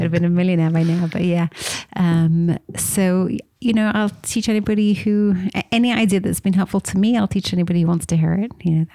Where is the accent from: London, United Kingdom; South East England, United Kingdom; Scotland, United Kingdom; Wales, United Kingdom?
London, United Kingdom; I'm from London originally, London, UK, not London, Ontario. And I've been living here for about 20 years.